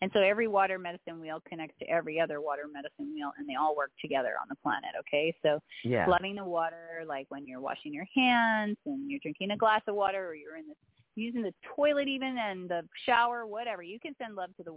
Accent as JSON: {"language": "English", "region": "Saskatchewan", "country": "Canada", "tie": "born or raised there", "said": "I grew up in Saskatchewan, and apparently there's 72 tribes there. So, you know, I grew up with Indigenous culture law all around me"}